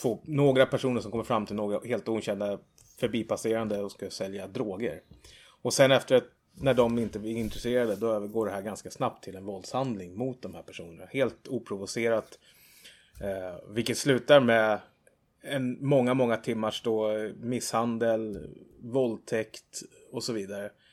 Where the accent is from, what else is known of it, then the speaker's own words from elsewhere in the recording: Nynäshamn, Stockholm County, Sweden; jag kommer från Nynäshamn.